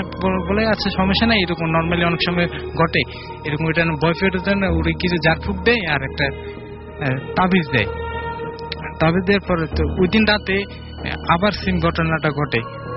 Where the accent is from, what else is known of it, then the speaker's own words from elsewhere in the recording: Dhaka, Dhaka Division, Bangladesh; আমি ধানমন্ডি জিগাতলা থেকে আসছি।